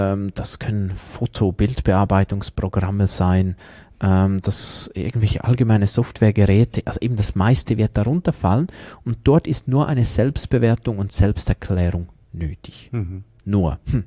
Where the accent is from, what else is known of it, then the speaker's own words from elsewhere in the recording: Switzerland; Gut, die sind in der EU, aber ja, wir sind ja Schweizer